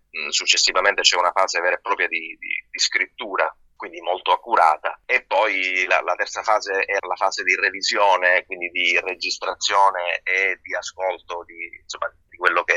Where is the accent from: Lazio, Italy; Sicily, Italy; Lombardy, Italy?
Sicily, Italy; Gela; Io sono originario di Gela, provincia di Caltanissetta, quindi Sicilia orientale.